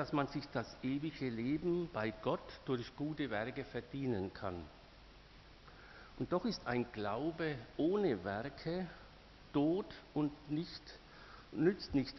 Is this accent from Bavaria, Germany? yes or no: yes; Kleinlangheim, Bavaria, Germany; also born or lived in Albertshofen; ich bin Lektor und komme aus Kleinlangheim. Aber ich bin hier in Albertshofen geboren.